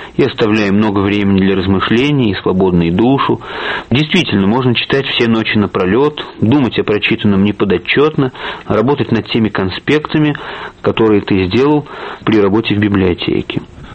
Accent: Moscow, Russia; moved away as an adult; Как коренной москвич, я люблю Москву.

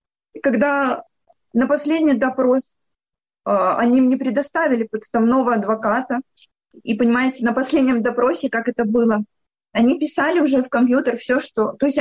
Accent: Grodno, Grodno Region, Belarus; now in Minsk, Belarus; в родном городе, откуда я родом, в Гродно

